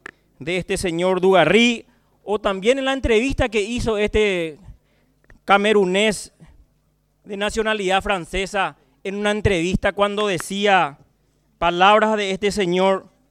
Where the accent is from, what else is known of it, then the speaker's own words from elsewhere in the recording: Paraguay; ¿Qué perení somos nosotros los paraguayos?